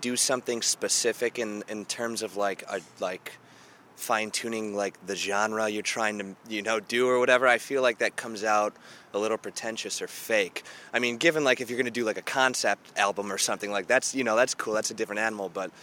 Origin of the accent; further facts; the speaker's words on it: Michigan, United States; But he's one of my buddies from Michigan. I'm from Michigan, and I met him.